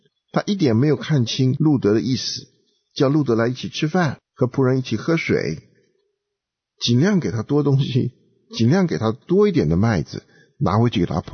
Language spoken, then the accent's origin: Chinese; China; 我们中国人讲有一件事情倒是蛮对